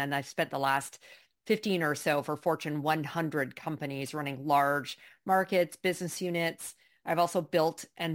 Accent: Toronto, Ontario, Canada; also born or lived in New York; now in Miami Beach, United States; I'm originally from Canada. So I've learned how to escape the snow and the cold. So I went from Toronto to New York, to one of the many New Yorkers who escaped at some point during COVID to down here in South Florida.

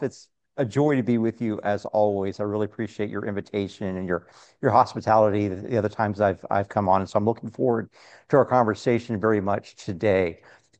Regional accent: Corpus Christi, Texas, United States; growing up in Corpus Christi, just a few streets down

